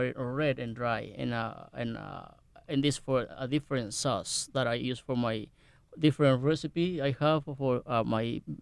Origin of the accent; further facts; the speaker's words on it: Puerto Vallarta, Jalisco, Mexico; I am from Puerto Vallarta. That's on the Pacific coast